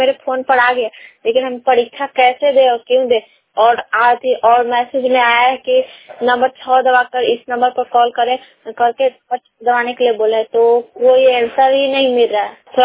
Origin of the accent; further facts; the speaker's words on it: Patna, Bihar, India; और मैं पटना जिले की रहने वाली हूँ और मेरा गांव बलियाड़ी है और पटना जिले के अंतर्गत आती हूँ।